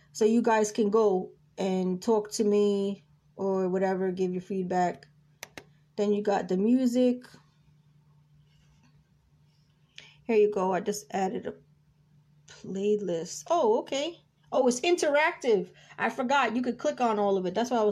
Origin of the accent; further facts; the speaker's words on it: Queens, New York, United States; moved away; also born or lived in the South / California; Even though I'm from New York, born and raised in Queens, New York. I've been living in the South for a while. Then I was out in Cali for a few years.